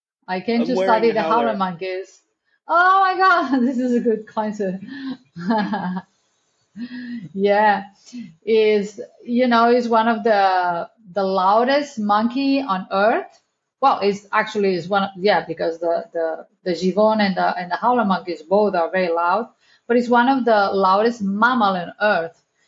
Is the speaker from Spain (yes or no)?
yes; Barcelona, Catalonia, Spain; English is a second language; moved away as an adult; now in Costa Rica; I'm from Barcelona. I'm Spanish, and I end up in Costa Rica like more than 15 years ago.